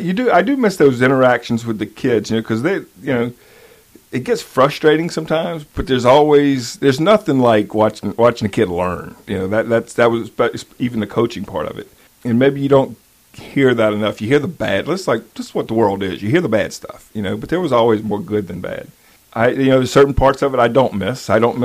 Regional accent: Franklin, Louisiana, United States; Well, I grew up in Franklin, Louisiana. Mom and dad and three brothers.

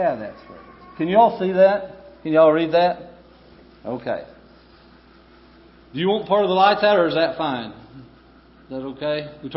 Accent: Arkansas, United States; You just remember, I'm from Arkansas, so we don't have a whole lot of pretense being from Arkansas.

